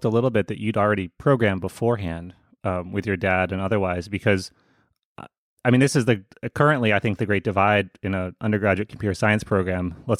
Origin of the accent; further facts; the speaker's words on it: Vermont, United States; I just asked because I'm from Vermont, so I like people from our neck of the woods.